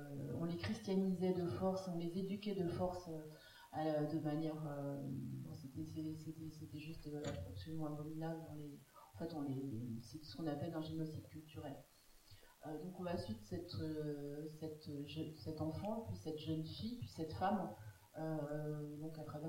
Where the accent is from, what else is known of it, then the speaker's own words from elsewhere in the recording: Paris, Île-de-France, France; Je viens de Paris. Je suis allée à Paris, j'habite Seine-Saint-Denis